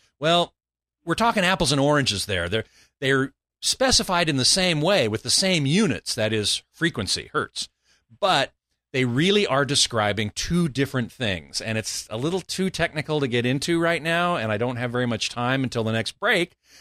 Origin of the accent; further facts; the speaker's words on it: Burbank, California, United States; So here's George in my hometown of Burbank, California.